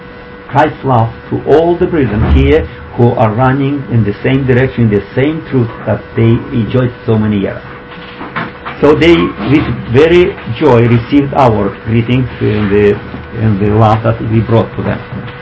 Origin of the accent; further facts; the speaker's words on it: United States; because they knew that I am from the United States and I represented them all without discrimination